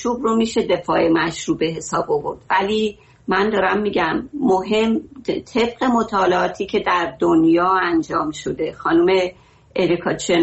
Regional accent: Iran; ما همه ما ایرانی هستیم

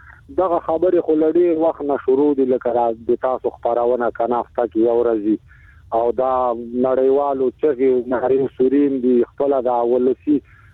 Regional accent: Afghanistan; زه افغان مهاجر يم، کډلی زدران يم،

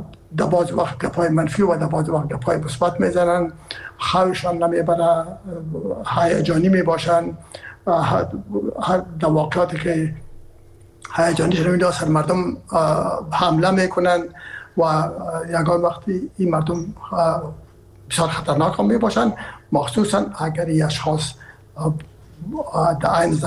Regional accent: Herat, Afghanistan; من که اصلا از هرات هستم و پدر مادر من هرات هستن

